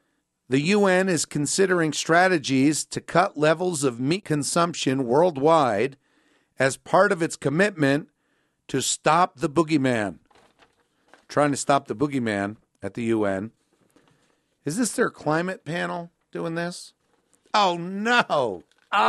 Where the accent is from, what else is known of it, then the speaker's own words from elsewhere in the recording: United States; As an American, I say let's keep GMT in Greenwich where it belongs.